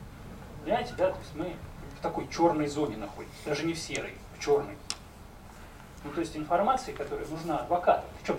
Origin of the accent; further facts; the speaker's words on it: Saint Petersburg, Russia; Это не потому, что мы из Питера.